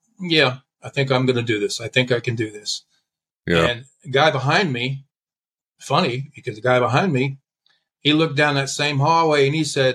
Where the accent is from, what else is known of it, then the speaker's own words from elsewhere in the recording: San Diego, California, United States; I grew up in San Diego with a lot of gang violence, so I've seen people stabbed.